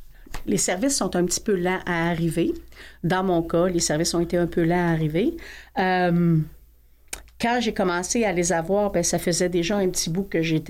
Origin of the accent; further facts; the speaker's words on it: Laval, Quebec, Canada; moi, je suis de Laval. Ça fait 30 ans que je suis une fière Lavalloise.